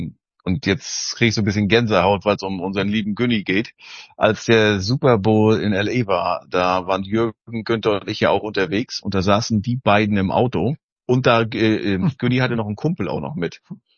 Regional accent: Northern Germany, Germany; da fühle ich mich als Norddeutscher verarscht.

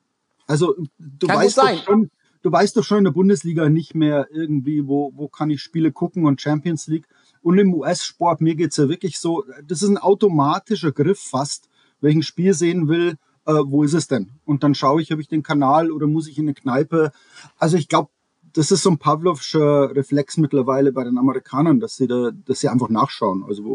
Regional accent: Argentina; als Argentinier sage ich

